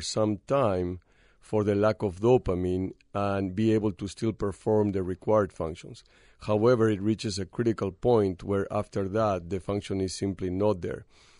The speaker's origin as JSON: {"language": "English", "country": "Peru", "second_language": "English", "moved": "as an adult", "said": "when I was a young medical student back in my home country, Peru, in South America"}